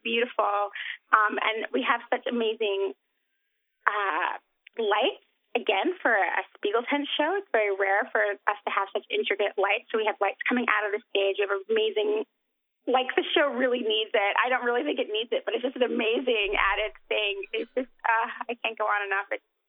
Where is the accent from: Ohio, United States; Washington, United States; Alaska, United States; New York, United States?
New York, United States; New York City; I'm from New York City, and I've been around celebrities before